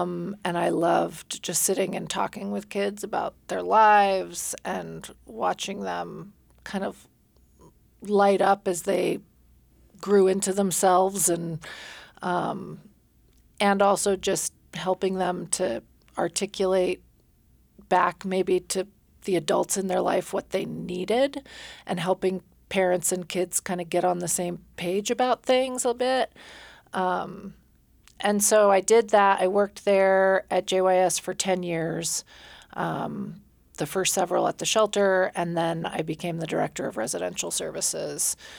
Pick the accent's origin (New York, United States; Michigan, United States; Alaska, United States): Alaska, United States; Gustavus; I grew up in Gustavus, and I went to college in Northern California